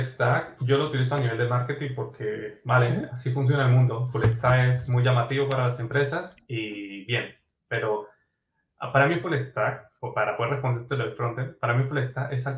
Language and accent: Spanish; San Cristóbal, Táchira, Venezuela; yo en Venezuela, de donde soy, es de una ciudad que es frontera con Colombia, en San Cristóbal, Estado Táchira.